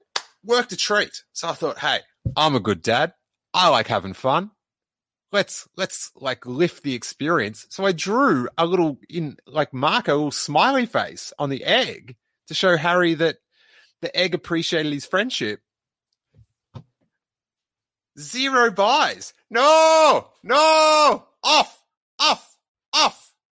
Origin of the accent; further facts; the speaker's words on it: Bristol, South West England, United Kingdom; David Prowse, RIP, who was from my hometown of Bristol.